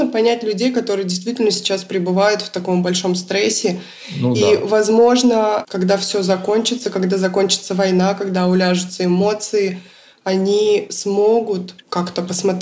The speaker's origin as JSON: {"language": "Russian", "country": "Russia", "said": "мне неловко говорить о том, что я из России."}